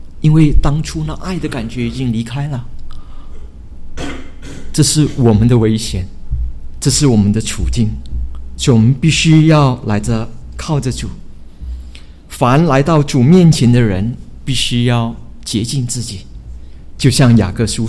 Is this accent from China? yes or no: yes; Chaozhou, Guangdong, China; 我是潮州人啊